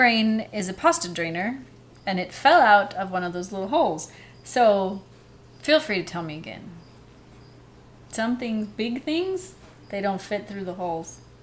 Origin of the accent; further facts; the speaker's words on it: California, United States; Probably because I'm from California.